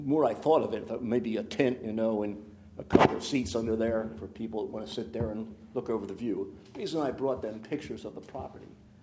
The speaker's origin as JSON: {"language": "English", "town": "Wilmington", "region": "Delaware", "country": "United States", "also_born_or_lived": "California", "said": "And so all the things they taught me, I brought back home. I'm from Wilmington, Delaware."}